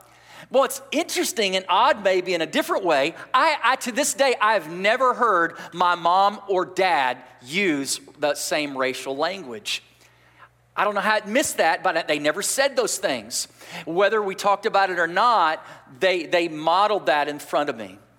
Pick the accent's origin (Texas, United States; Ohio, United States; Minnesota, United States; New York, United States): Texas, United States; Irving; I grew up in Texas, and I grew up in the Dallas Metroplex area. Really, Irving is a suburb of Dallas, right next door.